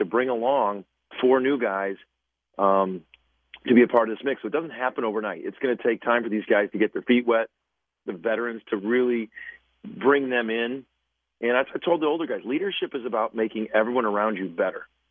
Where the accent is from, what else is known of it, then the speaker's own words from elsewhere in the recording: Chicago, Illinois, United States; just so cool how much Chicago embraced us and how much they enjoyed it. And to have a little piece of my hometown sports history is cool.